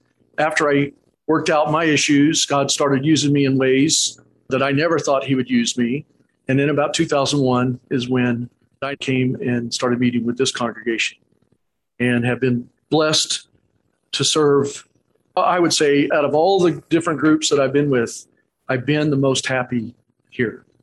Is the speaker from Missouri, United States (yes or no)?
yes; Missouri, United States; I tell everybody I'm from Missouri, you have to show me.